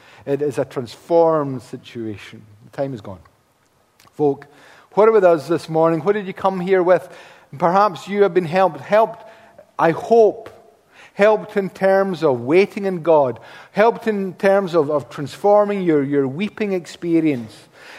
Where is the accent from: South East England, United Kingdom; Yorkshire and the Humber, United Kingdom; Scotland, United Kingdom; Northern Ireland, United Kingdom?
Scotland, United Kingdom; Now, we are Scottish, we are Presbyterian.